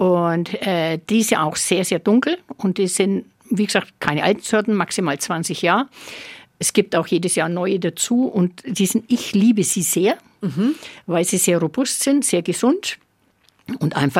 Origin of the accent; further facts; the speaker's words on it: Bavaria, Germany; Und es ist jetzt eben spannend zu sehen, dass sie auch bei uns in Mittelfranken wirklich extrem gut gedeihen.